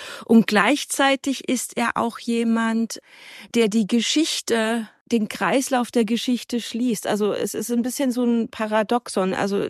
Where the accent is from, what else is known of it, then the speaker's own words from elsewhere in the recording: Bavaria, Germany; wir sind beide aus Arbeiterfamilien. Ich komme aus einem bayerischen kleinen Dorf. Also wir sind in einer Großfamilie aufgewachsen